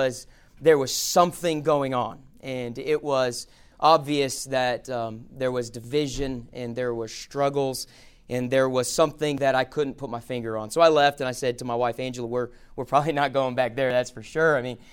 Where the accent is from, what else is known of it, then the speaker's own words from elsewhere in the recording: Las Vegas, Nevada, United States; I grew up in Las Vegas, Nevada. I grew up in a church very different than this one. I grew up in a small Southern Baptist church.